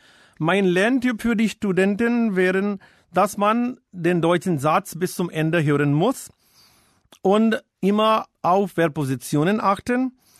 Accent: Delhi, India; born there; German is a second language; aus Indien. Ich bin in Delhi geboren

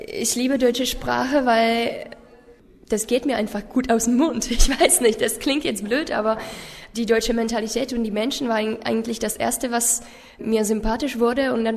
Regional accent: Liberec, Liberec Region, Czechia; German is a second language; Ich komme aus Tschechien, aus dem Norden, Liberec. Ich bin 19 Jahre alt. Ich lerne Deutsch eigentlich ganz kurz. Also erstmal 6 Jahre lerne ich Deutsch jetzt. War ein Jahr in Deutschland, in der Schule.

